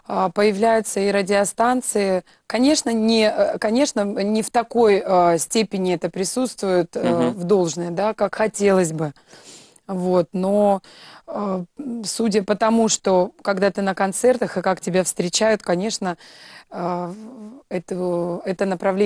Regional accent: Siberia, Russia; Мне очень нравится бывать у себя на родине, в Сибири, вот.

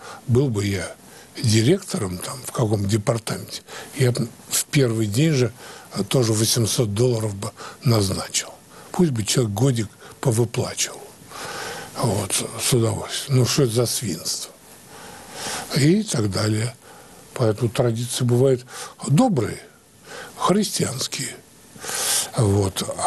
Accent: Siberia, Russia; Как говорят, сибиряк – это не тот, который не боится холода, а тот, кто тепло одевается. Я вот из этих

